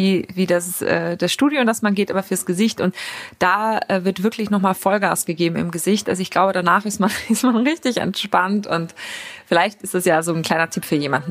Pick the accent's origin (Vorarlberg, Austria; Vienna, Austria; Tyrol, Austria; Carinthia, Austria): Carinthia, Austria; Klagenfurt; Sogar in meiner Heimatstadt Klagenfurt gibt es eines.